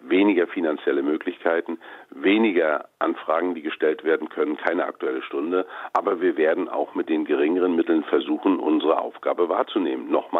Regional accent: Mecklenburg-Vorpommern, Germany; Schauen Sie, in meinem Heimatland regiert erfolgreich in Mecklenburg-Vorpommern eine rot-rote Koalition.

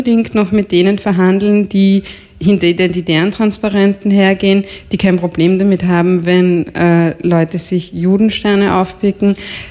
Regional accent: Austria; Nein, es gibt immer so, ich komme aus Österreich

